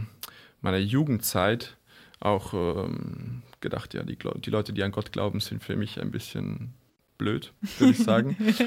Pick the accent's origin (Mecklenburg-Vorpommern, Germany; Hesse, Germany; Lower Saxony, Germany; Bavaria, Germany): Bavaria, Germany; aufgewachsen bin ich in der Nähe von Chiemsee in Bayern.